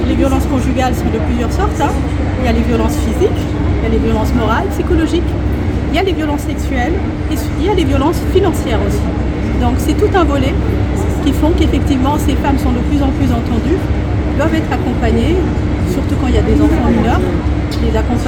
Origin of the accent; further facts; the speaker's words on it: France; Oui, bonjour, je suis française.